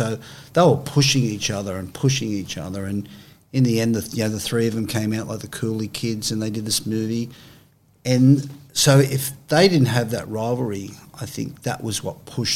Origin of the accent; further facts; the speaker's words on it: Australia; I'm Australian.